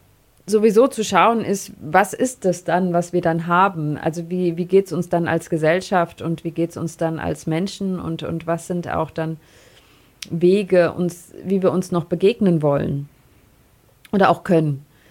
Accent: Hesse, Germany; also born or lived in Frankfurt; now in Augsburg, Germany; Ich bin eigentlich aus Hessen und aufgewachsen im Rhein-Main-Gebiet und habe viele Jahre in und um Frankfurt gelebt und auch dort studiert an der Philosophisch-Theologischen Hochschule St. Georgen.

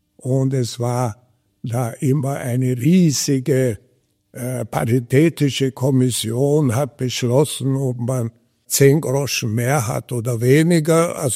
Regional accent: Hungary; dass ich als Ungar und als Pusterkind eigentlich doch ganz gut Skifahren erlernen durfte.

